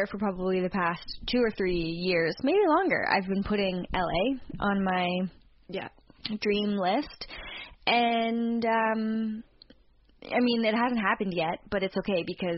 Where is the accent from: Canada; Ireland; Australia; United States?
Canada; we're 2 Canadian podcasters in Toronto.